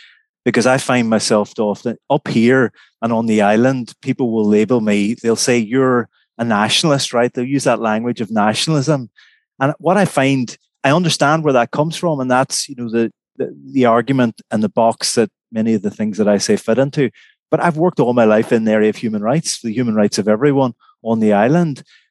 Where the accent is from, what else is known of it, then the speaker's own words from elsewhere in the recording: Derry, Northern Ireland, United Kingdom; born there; now in Belfast, United Kingdom; I was born in Derry and live in Belfast, and I'm Irish, you know.